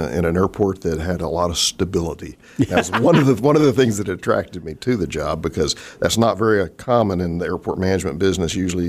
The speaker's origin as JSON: {"language": "English", "town": "Fort Worth", "region": "Texas", "country": "United States", "tie": "born or raised there", "said": "Born and raised in Fort Worth."}